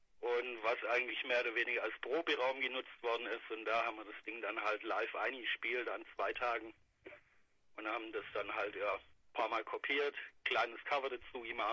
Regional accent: Stuttgart, Baden-Württemberg, Germany; Ja, wir kommen aus Stuttgart

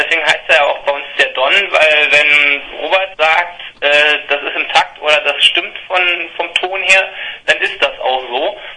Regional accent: Berlin, Germany; Wir sind aus Berlin, ganz genau.

